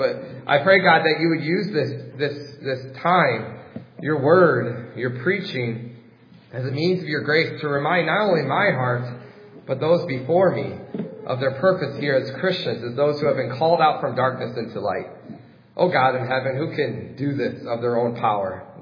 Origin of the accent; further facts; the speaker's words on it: Waterford, Michigan, United States; I started going in 2008 to a community college in my hometown of Waterford, Michigan. And there, Waterford is kind of an outskirts of Detroit.